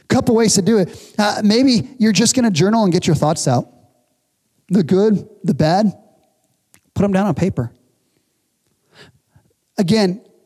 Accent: the South, United States; And as I began wrestling, because I'm from the South, as I began wrestling with my own struggles, my own depression

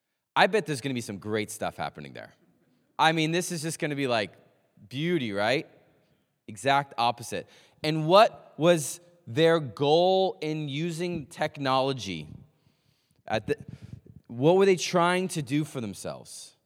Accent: Manhattan, New York, United States; born there; Many of you know I was born in Manhattan, but I had a lot of family in Boston.

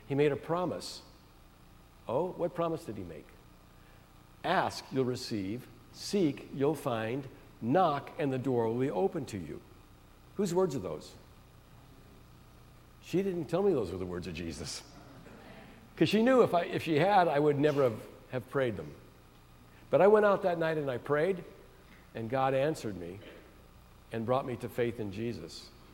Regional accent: San Francisco Bay Area, California, United States; I'm from the San Francisco Bay Area.

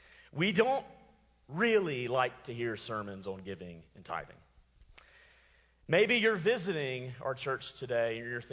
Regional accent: Alabama, United States; I'm from Alabama. I'm trying to pronounce these words right.

